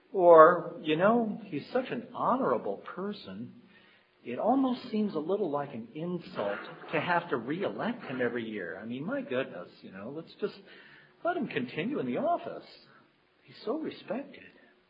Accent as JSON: {"language": "English", "region": "Kentucky", "country": "United States", "said": "And I say chiro because I'm originally from Kentucky."}